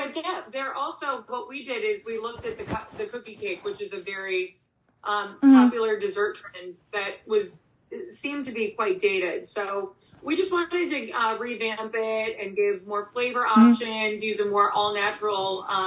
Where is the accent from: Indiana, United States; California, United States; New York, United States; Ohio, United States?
Ohio, United States; Cleveland; We're originally from Cleveland area, which is in Ohio, but after college, I'm 5 years older, so I moved to the city before ….